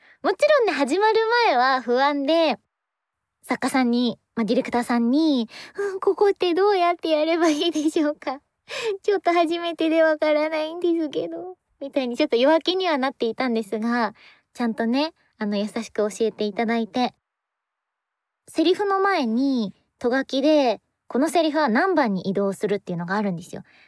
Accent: Gunma, Japan; 実は私群馬育ちなので

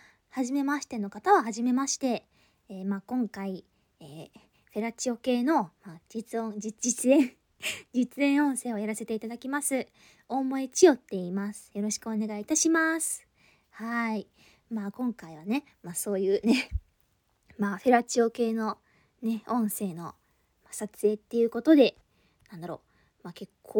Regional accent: Tohoku, Japan; 出身地は今回東北の方なんですけれども

